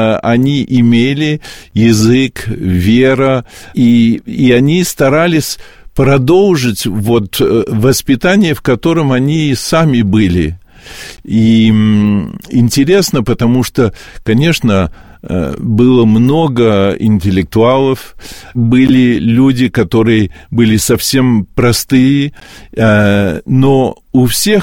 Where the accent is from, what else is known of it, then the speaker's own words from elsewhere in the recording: Paris, Île-de-France, France; Я родился и жил в Париже